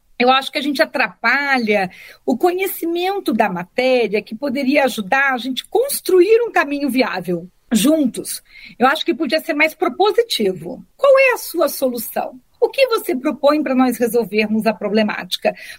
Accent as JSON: {"language": "Portuguese", "country": "Brazil", "said": "nós como brasileiros, até pensando em cidadania"}